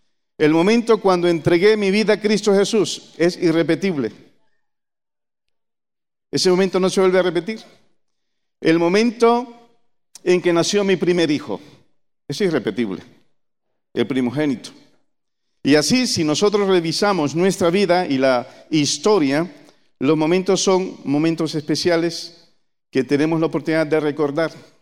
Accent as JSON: {"language": "Spanish", "country": "Honduras", "tie": "born there", "said": "Yo no pronuncio la Z como los españoles porque la costumbre nuestra, hondureño de nacimiento, pero español de corazón, pues no la pronuncio como la pronuncian los españoles."}